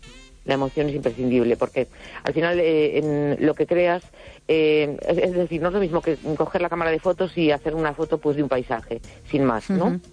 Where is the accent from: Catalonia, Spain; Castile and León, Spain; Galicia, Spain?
Galicia, Spain; A Coruña; de La Coruña.